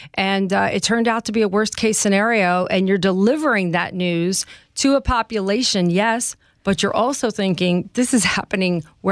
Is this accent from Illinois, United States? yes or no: yes; Chicago, Illinois, United States; We'd lived in homes our entire life in the Midwest. We came from Chicago.